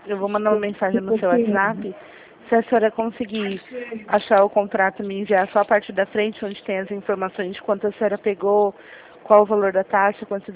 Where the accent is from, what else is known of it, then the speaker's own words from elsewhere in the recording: São Paulo, Brazil; eu não sou do Rio de Janeiro, eu sou aqui de São Paulo.